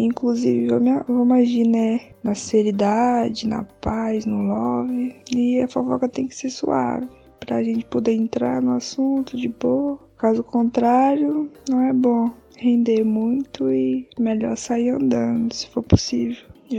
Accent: Bahia, Brazil; now in Minas Gerais, Brazil; eu sou baiana, mas eu moro aqui em Minas.

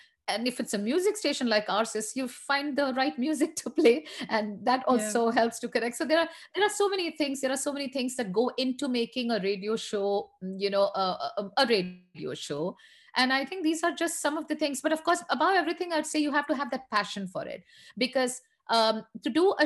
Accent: India; I grew up in India, for instance.

